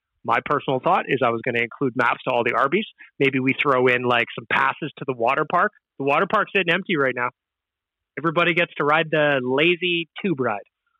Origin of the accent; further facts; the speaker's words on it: Edmonton, Alberta, Canada; I'm curious. We're all from Edmonton.